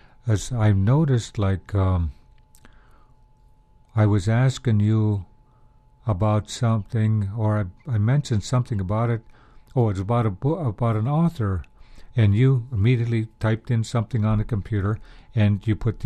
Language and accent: English; Alaska, United States; also born or lived in Ketchikan; I was born in Ketchikan, Alaska, but I didn't grow up there. I grew up in a village about 90 miles from there.